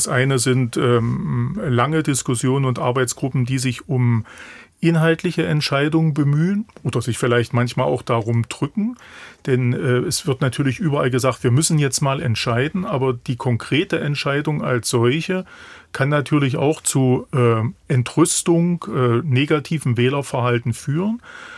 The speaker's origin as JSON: {"language": "German", "region": "Saxony-Anhalt", "country": "Germany", "said": "ich komme jetzt aus Sachsen-Anhalt"}